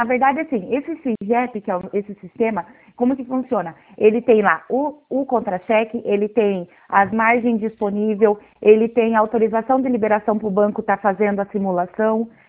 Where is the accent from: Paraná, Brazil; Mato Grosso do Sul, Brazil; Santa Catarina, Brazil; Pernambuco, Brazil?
Paraná, Brazil; Curitiba; Oi, eu sou de Curitiba.